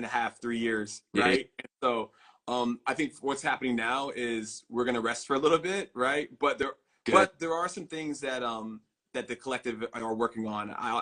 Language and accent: English; Virginia, United States; We're going to do a screening here in Virginia, my hometown here.